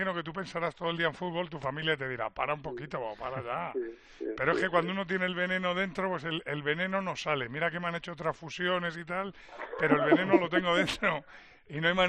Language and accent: Spanish; Andalusia, Spain; sin el Egabrense de mi pueblo